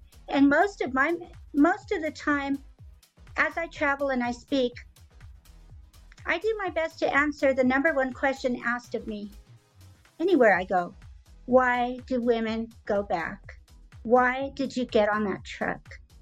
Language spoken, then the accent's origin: English; Wyoming, United States; And that they would find her here in my home state of Wyoming.